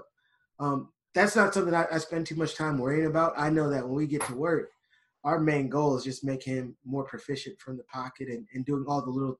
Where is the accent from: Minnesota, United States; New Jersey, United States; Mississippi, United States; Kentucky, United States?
Minnesota, United States; I'm from Minnesota, so I get back and forth all the time. I usually try and help out as many quarterbacks as I can from Minnesota.